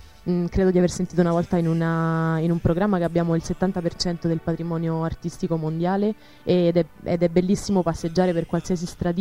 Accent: Lazio, Italy; Io sono di Roma, di un paesino vicino a Roma, ma ogni volta che torno mi emoziono

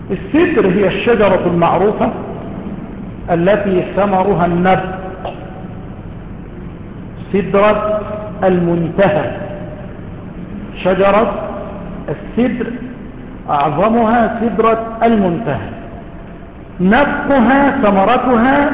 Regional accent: Egypt; وهي قليلة عندنا في مصر

